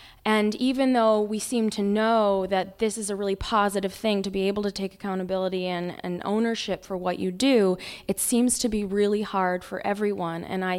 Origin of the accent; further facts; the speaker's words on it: Oakland, California, United States; from Oakland.